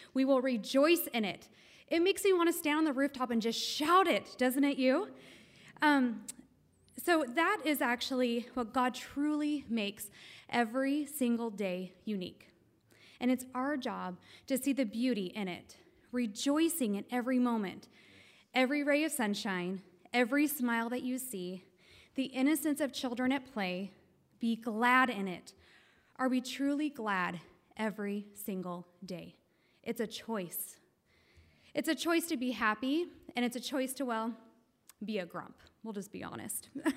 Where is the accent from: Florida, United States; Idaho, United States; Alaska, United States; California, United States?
Idaho, United States; born there; I was born in Idaho, as many of you know, and I was the oldest of two children.